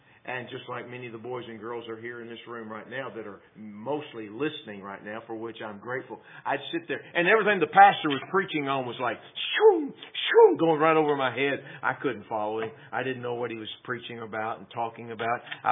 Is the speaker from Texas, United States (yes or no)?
yes; Texas, United States; The city I grew up in back in Texas when I was a boy is not the same city I grew up in anymore.